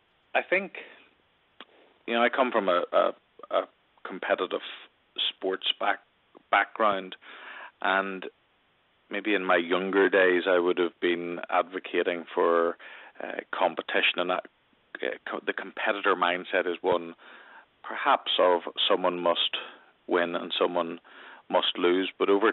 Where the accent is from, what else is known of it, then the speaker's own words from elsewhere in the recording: Northern Ireland, United Kingdom; I grew up in Northern Ireland, where there was conflict for many years